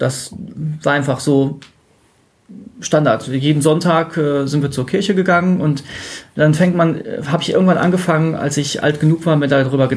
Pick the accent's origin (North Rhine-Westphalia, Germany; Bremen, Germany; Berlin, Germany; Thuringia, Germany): North Rhine-Westphalia, Germany; Dortmund; Ich bin aus Dortmund und bin hier zu Besuch in der verbotenen Stadt. Und ich bin ein Ingenieur, Schrägstrich Naturwissenschaftler. Und ich bin, sagen wir mal, Agnostiker.